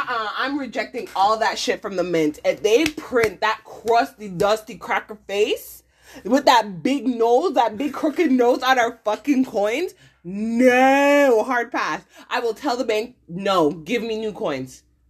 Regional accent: Canada; as a Canadian person, growing up in Canada

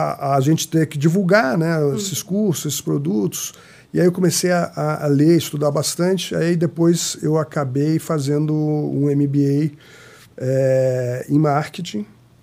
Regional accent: São Paulo, Brazil; now in Rio de Janeiro, Brazil; Apesar de eu ser paulistano, uhum, eu nasci em São Paulo, mas já moro muitos anos no Rio

